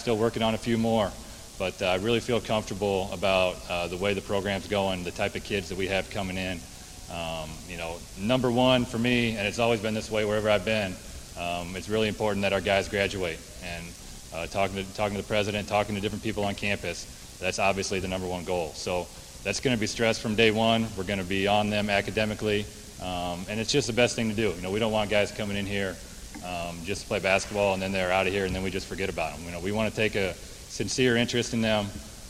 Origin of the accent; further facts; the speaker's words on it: Iowa City, Iowa, United States; We're all from Iowa City originally, so... it's about a 10-hour drive, maybe 11 if my dad's driving